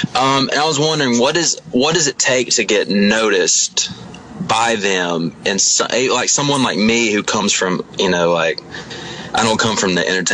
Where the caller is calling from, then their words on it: New Orleans, Louisiana, United States; New Orleans.